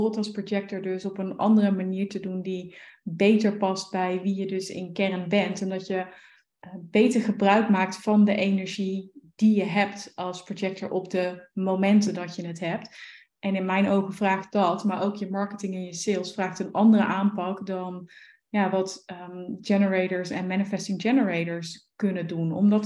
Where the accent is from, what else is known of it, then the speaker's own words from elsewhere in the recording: North Brabant, Netherlands; geboren en getogen Brabantse. Ik woon ook nog steeds in Brabant.